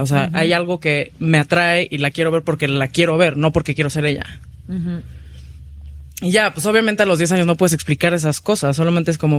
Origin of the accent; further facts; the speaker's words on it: Mexico City, Mexico; Crecí en la Ciudad de México